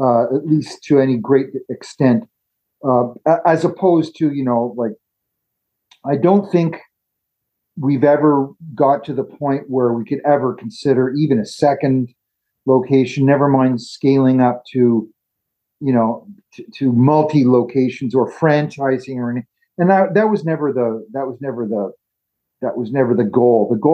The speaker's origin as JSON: {"language": "English", "town": "Ottawa", "region": "Ontario", "country": "Canada", "tie": "born or raised there", "also_born_or_lived": "Toronto", "said": "That's where I'm from Toronto, but I grew up in Ottawa."}